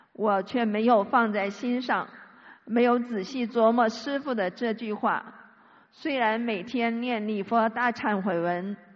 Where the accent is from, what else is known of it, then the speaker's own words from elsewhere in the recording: Shenzhen, Guangdong, China; 我来自深圳，修学心灵法门有5年多了